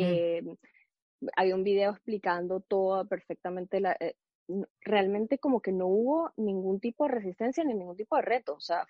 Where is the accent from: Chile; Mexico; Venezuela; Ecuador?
Venezuela; moved away; aunque nosotras nos criamos en Venezuela